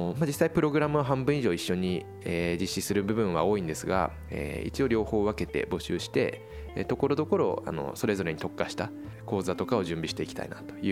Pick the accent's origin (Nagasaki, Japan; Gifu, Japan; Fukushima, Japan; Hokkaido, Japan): Fukushima, Japan; moved away as an adult; now in Tokyo, Japan; 高校までは福島市内にずっといたんですけれど、生まれた時から、でその後ですね、大学で東京に出まして、で、自然な流れで大学卒業後も東京で、就職を、